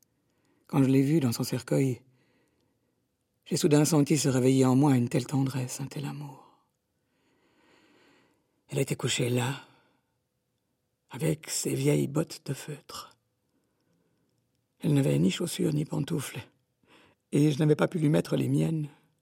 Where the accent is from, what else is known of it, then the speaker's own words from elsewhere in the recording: Smolensk, Smolensk Oblast, Russia; born there; French is a second language; On m'a renvoyé dans ma ville natale, à Smolensk, à l'orphelinat.